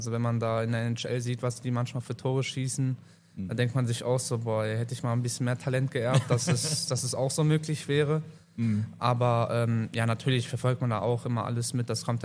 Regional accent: Krefeld, North Rhine-Westphalia, Germany; born there; Ich verfolge das ja immer so mit als gebürtiger Krefelder.

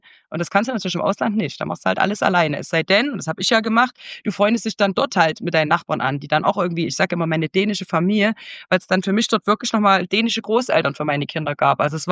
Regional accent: Werde, Germany; born there; dass ich komme aus Werde. Werde am Arsch der Erde. Da bin ich geboren.

